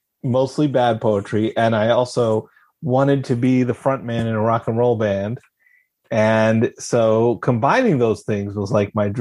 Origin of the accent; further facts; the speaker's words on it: Philadelphia, Pennsylvania, United States; But in this camp I went to in Jersey, I grew up in Philly